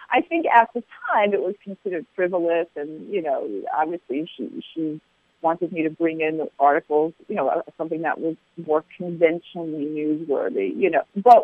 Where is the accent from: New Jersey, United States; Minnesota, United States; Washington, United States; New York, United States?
New York, United States; I grew up in New York. Those were the papers that were in the house.